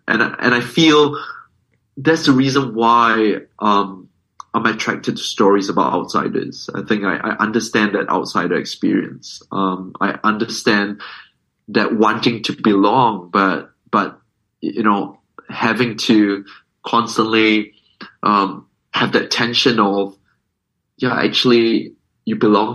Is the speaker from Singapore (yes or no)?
yes; Singapore; now in London, United Kingdom; I grew up in Singapore, but I've traveled a lot. You know, I live in London for, 15 over years.